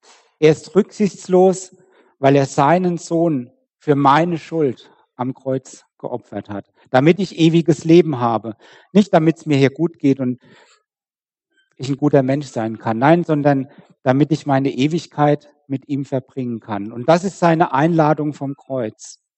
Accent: Kirchheim, Germany; Ich komme aus Kirchheim, da wurde eine Umgehungsstraße gebaut.

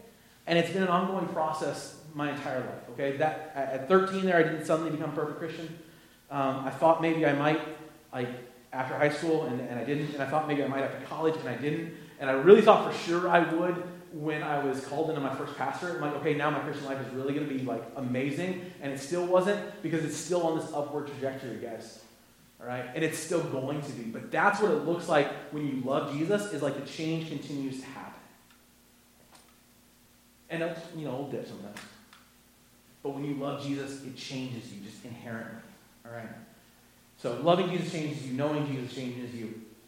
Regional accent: Ohio, United States; Apple trees were a big thing in my area because we liked to, where I grew up in Northwest Ohio

